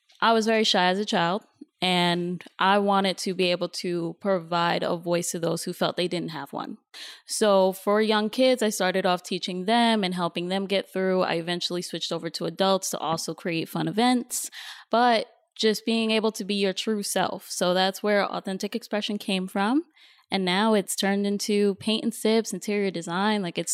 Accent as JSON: {"language": "English", "region": "New York", "country": "United States", "moved": "as an adult", "lives_now": "Los Angeles, United States", "said": "I am from New York, so I just moved to LA about 3 months ago."}